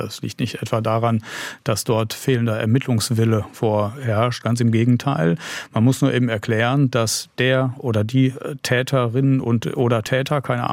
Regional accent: North Rhine-Westphalia, Germany; Ich komme aus Nordrhein-Westfalen

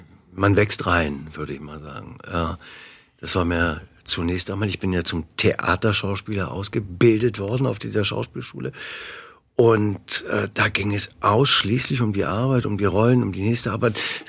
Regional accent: Northern Germany, Germany; Aber das Ganze drumherum ist mir dann als Norddeutscher, diskreter Mensch eher too much.

